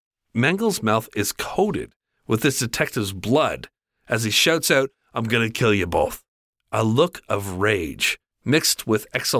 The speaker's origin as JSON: {"language": "English", "town": "Whitby", "region": "Ontario", "country": "Canada", "tie": "born or raised there", "said": "I grew up in that area, my hometown of Whitby, Ontario."}